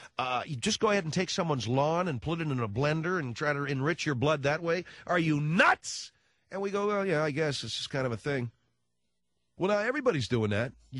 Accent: Philippines; now in United States; Well, I was born in the Philippines. I'm from the Philippines.

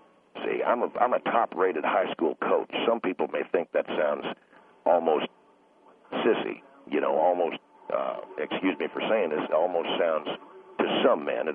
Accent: Kilgore, Texas, United States; You know, I come from Eastern Texas. I come from a place called Kilgore, Texas, which is in East Texas, kind of ranch land. It's horse country more so than anything else.

